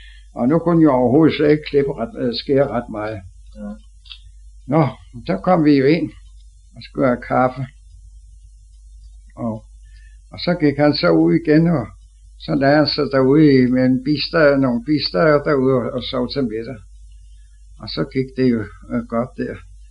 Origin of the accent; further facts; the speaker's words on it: Copenhagen, Capital Region of Denmark, Denmark; og jeg er fra København.